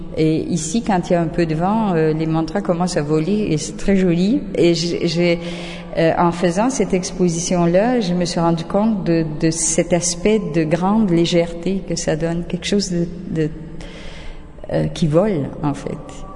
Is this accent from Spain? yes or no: no; Quebec, Canada; now in Auroville, India; je suis québécoise et aurovilienne.